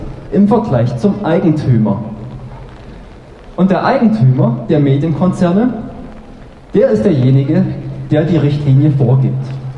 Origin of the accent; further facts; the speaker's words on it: Germany; born there; Also ich bin in der DDR geboren, ja? Ich kenne mich da ein bisschen aus.